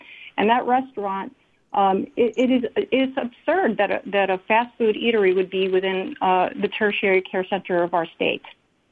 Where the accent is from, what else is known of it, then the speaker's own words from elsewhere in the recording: United States; I'm an American.